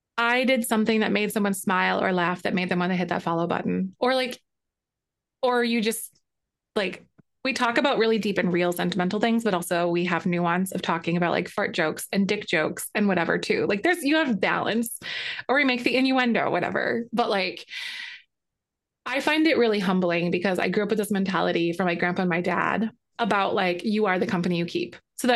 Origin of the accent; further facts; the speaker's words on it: Wisconsin, United States; now in Illinois, United States; I grew up in Wisconsin, so that's actually, we pretend to be Canada, but we're actually part of the United States.